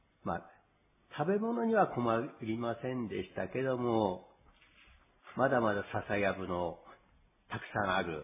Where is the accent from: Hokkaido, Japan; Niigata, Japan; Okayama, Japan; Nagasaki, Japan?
Hokkaido, Japan; Sapporo; 札幌市南区石山の出身です。